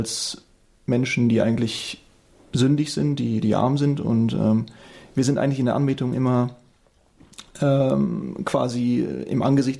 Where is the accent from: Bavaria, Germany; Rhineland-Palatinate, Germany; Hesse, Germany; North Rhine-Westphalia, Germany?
Bavaria, Germany; Würzburg; born there; arbeite seit Ende September in der Online-Redaktion hier in Balderschwang bei Radio Horeb und komme gebürtig aus Würzburg.